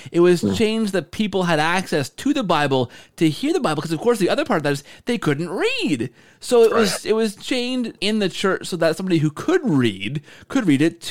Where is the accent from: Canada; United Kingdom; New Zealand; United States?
Canada; I'm Canadian.